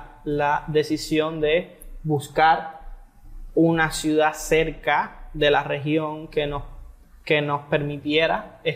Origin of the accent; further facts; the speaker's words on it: Havana, Cuba; now in Holbox, Mexico; A ver, yo vengo de Cuba, de La Habana, Cuba. Llegué a México hace 5 años por mi relación sentimental.